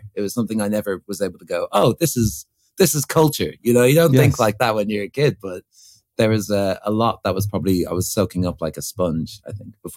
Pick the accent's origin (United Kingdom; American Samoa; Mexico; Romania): United Kingdom; London; born there; I was born in London originally